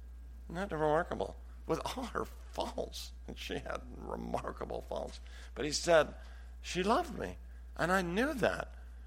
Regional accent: Salem, Oregon, United States; I grew up in Salem, Oregon, very far from that culture.

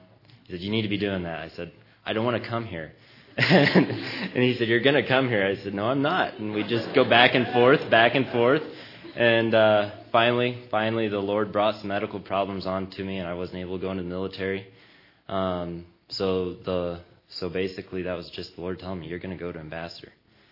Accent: Camp, Missouri, United States; I'm from Camp, Missouri.

